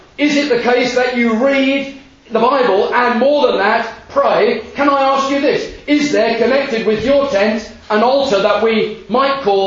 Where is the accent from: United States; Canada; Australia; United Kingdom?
United Kingdom; London; the assembly in which I was brought up in South London